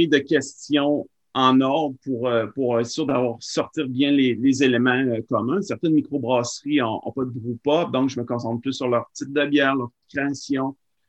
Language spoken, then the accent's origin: French; Quebec, Canada; c'était vraiment mon coin de pays. Je voulais montrer en premier parce que les gens gagnent à venir en Gaspésie, en Bas-Saint-Laurent.